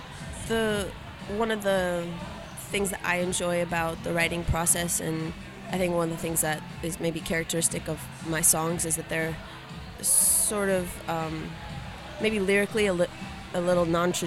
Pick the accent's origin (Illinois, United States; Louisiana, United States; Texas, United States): Illinois, United States; So I grew up outside of Chicago, and then I went to college in California in the Bay Area